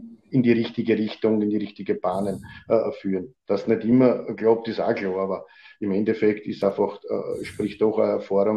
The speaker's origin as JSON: {"language": "German", "country": "Austria", "said": "Also das gibt's ja bei uns in Österreich oder in Europa gar nicht."}